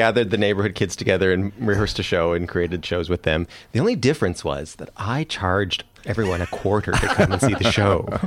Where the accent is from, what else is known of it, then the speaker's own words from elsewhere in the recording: Canada; accent: Canadian; So my accent is Canadian.